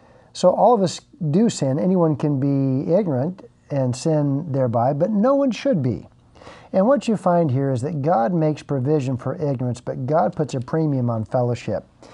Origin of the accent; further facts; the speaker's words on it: United States; Now, I'm not a soccer player. I'm an American.